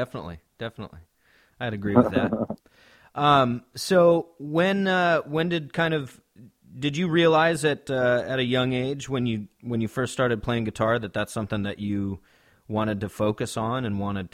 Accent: Indianola, Washington, United States; Well, it's a small town over on the Kitsap Peninsula across the water from Seattle here in Washington.

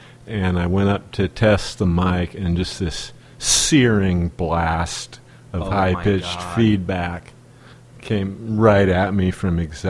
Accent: Seattle, Washington, United States; also born or lived in Olympia; I've lived in Seattle since I was about 2 years old.

